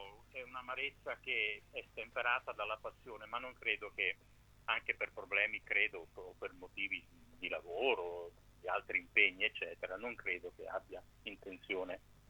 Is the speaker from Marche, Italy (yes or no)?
yes; Osimo, Marche, Italy; io sono osimano